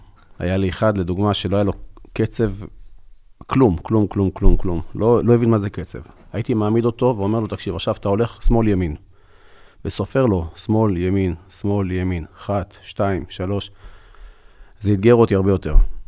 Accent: Elkana, West Bank, Palestine; גדלתי באלקנה. התחתנתי, עברתי לילי.

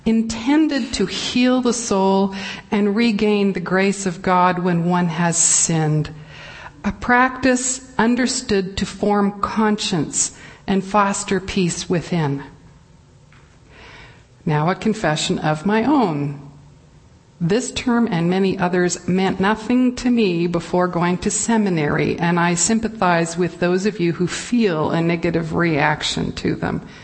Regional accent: Canada; Being righteously Canadian and married to an Asian for 17 years, I was indignant, but I had to go.

